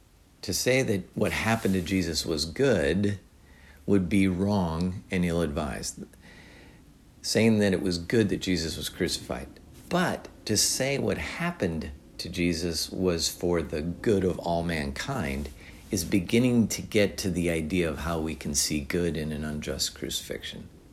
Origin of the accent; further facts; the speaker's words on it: Minnesota, United States; also born or lived in Wisconsin; now in Tennessee, United States; especially here in Tennessee. Where I grew up in Minnesota and Wisconsin, it definitely wasn't always the case.